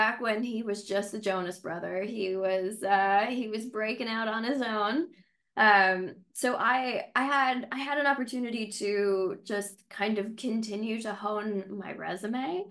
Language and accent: English; New Jersey, United States; So I guess to start out, I grew up in New Jersey and I went to NYU for college.